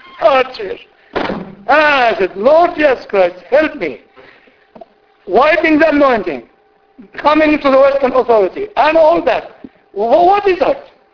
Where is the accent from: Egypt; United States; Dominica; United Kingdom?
Egypt; where are you from? I said, I'm from Egypt. Are you a Copt? I said, yes.